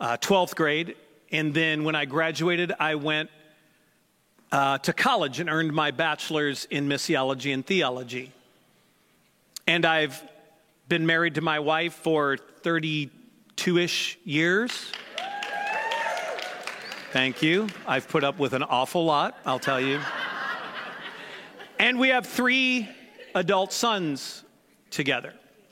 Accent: Midwest, United States; I'm in my late 40s. I was raised in the Midwest.

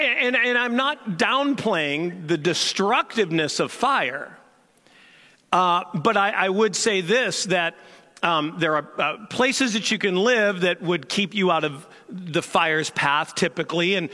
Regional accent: St. Louis, Missouri, United States; I grew up in St. Louis, or actually suburb of St. Louis. I've told you many times, and all of my side of the family is back there.

